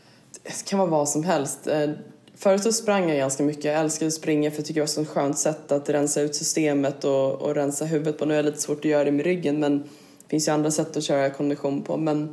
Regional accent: Lidingö, Stockholm County, Sweden; also born or lived in Switzerland / Italy / Örebro; Sen flyttade vi till Italien och var där i några år. Och sen flyttade vi till Örebro. Spelade i Örebro när pappa var där ner för sin fotbollskarriär. Och sen Stockholm och Lidingö. Men jag har gått i skolan och så vidare, vuxit upp på Lidingö

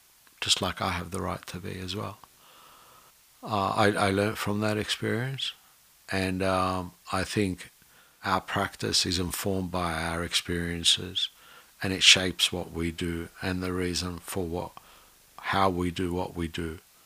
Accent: Australia; I'm an Australian, you're an Australian, okay?

